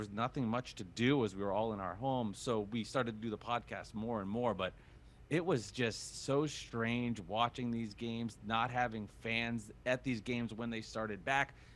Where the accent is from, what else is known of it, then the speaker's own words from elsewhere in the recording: New Jersey, United States; growing up in New Jersey, Alex alluded to it.